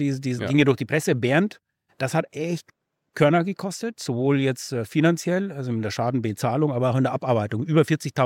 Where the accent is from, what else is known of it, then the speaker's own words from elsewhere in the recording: Bavaria, Germany; Ich selber bin Bayer, hört man vielleicht so ein bisschen.